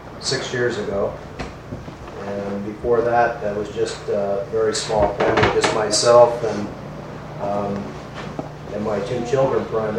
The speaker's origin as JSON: {"language": "English", "region": "California", "country": "United States", "tie": "born or raised there", "said": "I was born in California and raised in California, Northern California, in the country. Around cows and sheep and 4-H and horses, and it was a rural rural life."}